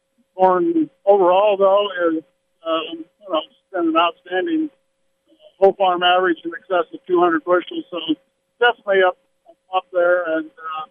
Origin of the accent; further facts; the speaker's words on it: Rose Hill, Iowa, United States; I'm from Rose Hill, Iowa, southeastern Iowa, Madison County.